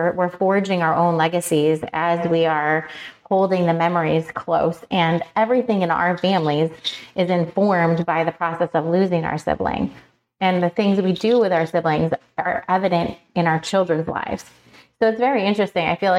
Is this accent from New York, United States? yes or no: yes; New York, United States; our hometown where we grew up in New York.